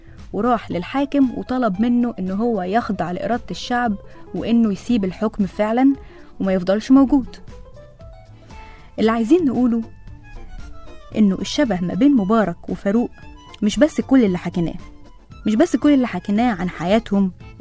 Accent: Egypt; احنا كشعب مصري

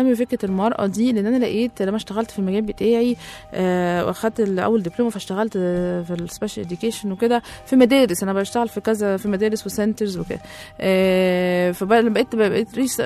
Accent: Egypt; moved away; فكنت مستغربه ان في مصر ما عندناش كده. احنا عندنا في مصر هم ستاندر يعني

